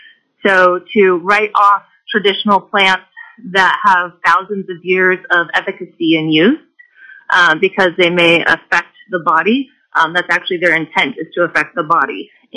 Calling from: Anchorage, Alaska, United States; I'm calling in from Anchorage, Alaska.

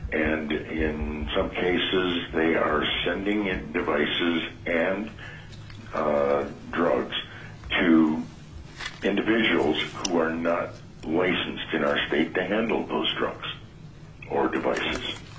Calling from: North Pole, Alaska, United States; I am I'm a pharmacist in North Pole. I'm calling from North Pole now.

